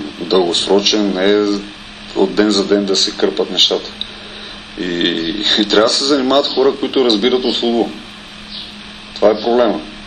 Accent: Kyustendil, Kyustendil Province, Bulgaria; moved away; Все пак аз съм от Кюстендил

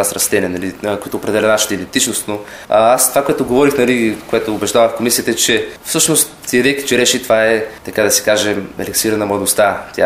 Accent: Kyustendil, Kyustendil Province, Bulgaria; Казаха, нали, ние се представихме, че сме именно от Кюстендил

